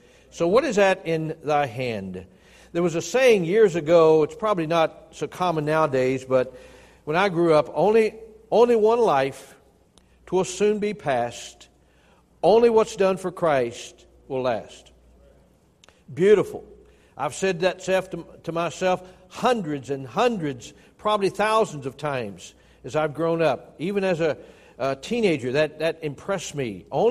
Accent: Tennessee, United States; also born or lived in Chattanooga; In Chattanooga, Tennessee, 20 years. In churches. And then, of course, I was born and raised back in the hills of Tennessee.

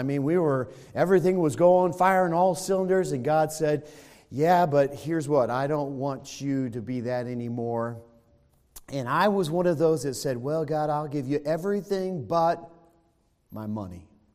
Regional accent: Chicago, Illinois, United States; Well, I'm from Chicago, folks. I know you're probably thinking, what good is there in Chicago?

